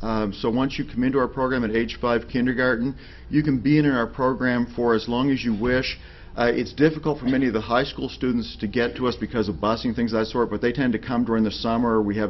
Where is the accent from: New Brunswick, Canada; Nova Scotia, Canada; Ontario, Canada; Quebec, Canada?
New Brunswick, Canada; now in Nashville, United States; Because you'll be curious because of my accent as I talk, I'm not from Nashville originally. I'm actually from New Brunswick, Canada.